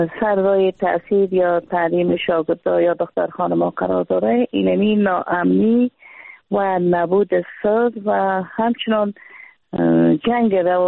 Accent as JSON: {"language": "Persian", "country": "Afghanistan", "said": "من یک افغان هستم، یک زن افغان هستم"}